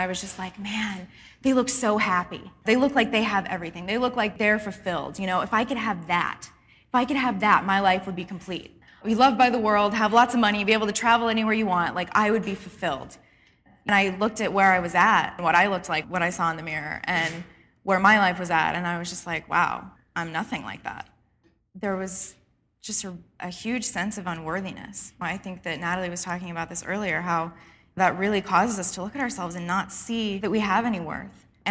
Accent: California, United States; I come from California, and for a really long time, I've been pursuing or wanting to pursue a career as an actor.

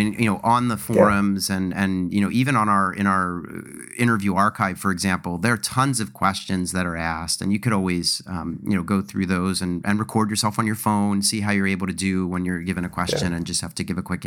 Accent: Philadelphia, Pennsylvania, United States; but I'm going to say Broad because that's, I'm from Philly and that's how we spell that street.

